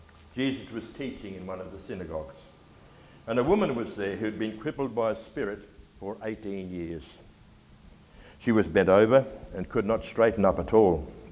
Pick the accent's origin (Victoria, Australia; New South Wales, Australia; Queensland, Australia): Queensland, Australia; Gympie; I was born and raised in Gympie. I went to church there as a kid. I was confirmed there. I learned to play the pipe organ there, and we retired there.